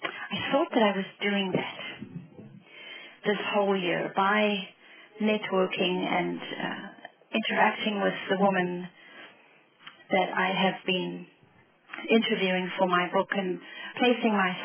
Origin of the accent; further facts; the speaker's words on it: South Africa; So my whole experience of how I was raised in South Africa, intentionally and unintentionally.